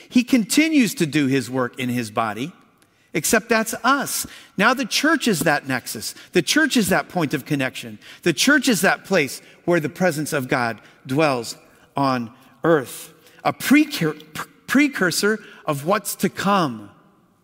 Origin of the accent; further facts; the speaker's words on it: Bryan, Ohio, United States; I was born in Bryan, Ohio, the home of the Etch-a-Sketch, home of the Ohio Art Company, maker of the Etch-a-Sketch.